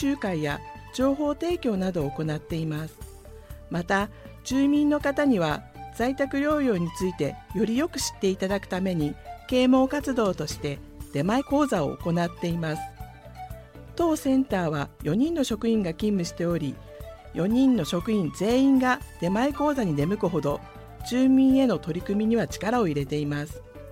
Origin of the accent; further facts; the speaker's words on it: Niigata, Japan; 私は新潟県南大沼郡大和町に生まれました。その後父の仕事の関係で県内上越だの村上だの県内をいろんなところをお邪魔させていただいております。